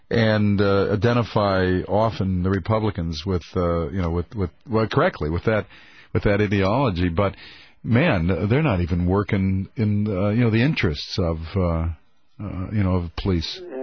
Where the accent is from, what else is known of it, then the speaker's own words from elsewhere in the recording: Royal Oak, Michigan, United States; well, I come from the Royal Oak area, so I mean, I come quite a ways